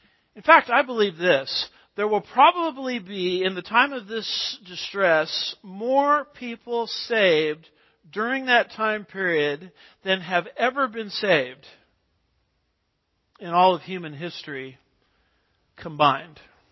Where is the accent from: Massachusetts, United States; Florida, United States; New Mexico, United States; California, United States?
California, United States; I was raised in California. Earthquakes were very common.